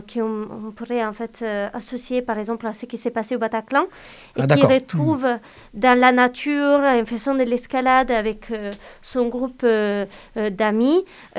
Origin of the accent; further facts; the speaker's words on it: Apulia, Italy; French is a second language; Pour moi, que je suis italienne, est vraiment intéressant parce que je viens des Puy, donc sous la côte adriatique.